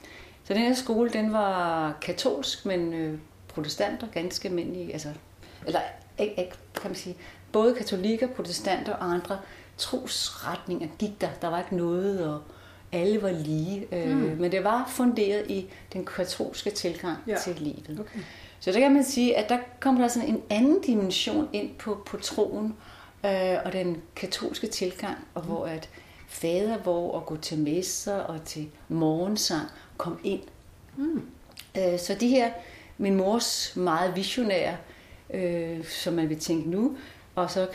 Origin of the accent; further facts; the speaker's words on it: Næstved, Zealand, Denmark; Og der, hvor jeg voksede op, det er en by, der hedder Næstved, på Sydsjælland.